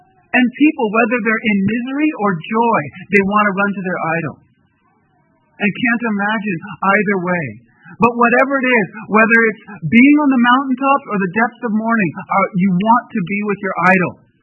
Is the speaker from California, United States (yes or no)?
yes; California, United States; Where I grew up in the South Bay, San Francisco Peninsula, education was very much a cultural idol.